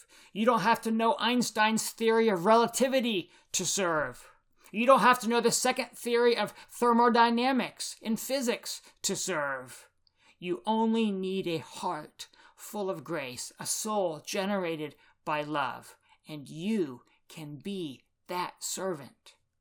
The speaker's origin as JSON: {"language": "English", "region": "North Carolina", "country": "United States", "tie": "born or raised there", "said": "I grew up in North Carolina, which is why I'm a Tar Heel fan"}